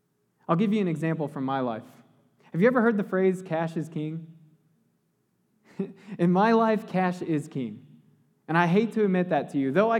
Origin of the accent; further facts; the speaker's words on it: San Antonio, Texas, United States; I'm from San Antonio, and you know there's the legend of the line in the sand.